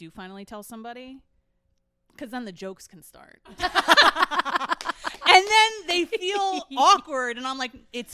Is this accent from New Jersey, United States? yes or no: yes; Cherry Hill, New Jersey, United States; I'm a freshman. I'm from Cherry Hill, New Jersey.